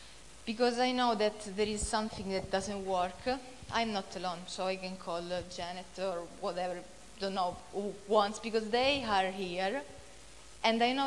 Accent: Sicily, Italy; English is a second language; because I come from Sicily.

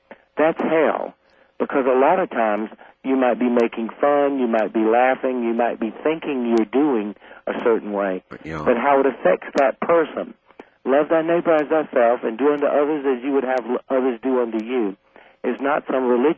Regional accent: the South, United States; this is the way I grew up. I grew up fighting in the South.

